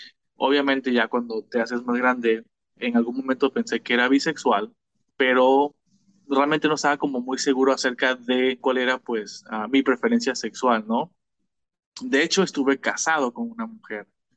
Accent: Veracruz, Mexico; Mira, yo soy originario de el sur del estado de Veracruz, de la zona de los Tuxtlas.

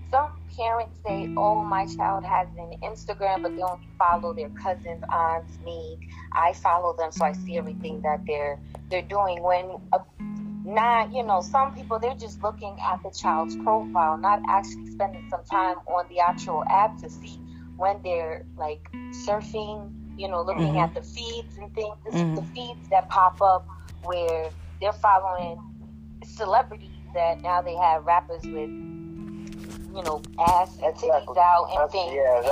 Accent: Bronx, New York, United States; also born or lived in Inglewood; I'm from Inglewood. Well, originally from the Bronx, but I moved to Inglewood. Always been going to school in Inglewood, so yeah, now I settled in Jersey.

